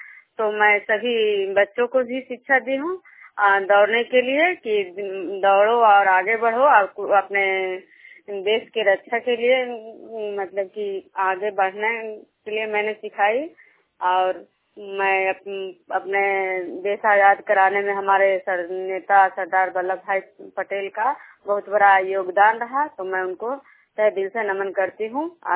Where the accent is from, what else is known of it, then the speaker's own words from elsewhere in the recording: Khajura, Bihar, India; मैं बिष्णुपुर ग्राम खजुरा पंचायत नालंदा जिला नवीन प्रखंड की निवासी हूँ।